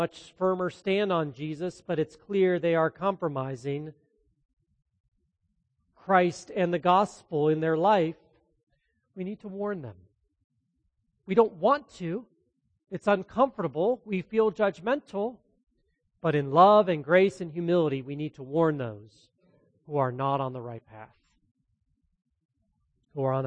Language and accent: English; Columbus, Ohio, United States; also born or lived in Virginia / Indiana; growing up in Columbus, you tend to be a fan of both Cleveland and Cincinnati teams.